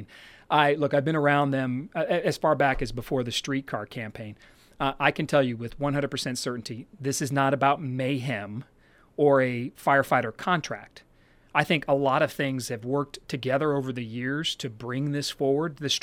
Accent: San Antonio, Texas, United States; I'm from San Antonio, and I'm vested in here. Grew up here, it's my life here.

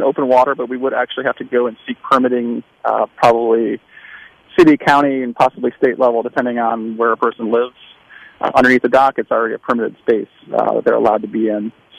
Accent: Florida, United States; I'm from Southwest Florida there. I grew up and went to North High.

